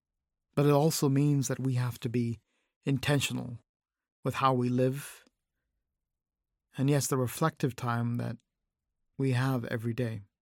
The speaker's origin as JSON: {"language": "English", "region": "Massachusetts", "country": "United States", "tie": "born or raised there", "lives_now": "Connecticut, United States", "said": "I was born and bred in Massachusetts, and now live in Connecticut."}